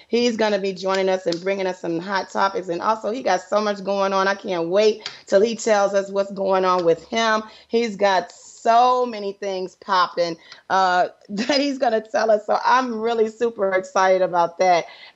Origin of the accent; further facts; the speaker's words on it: Detroit, Michigan, United States; And then we have in Detroit, Michigan, my hometown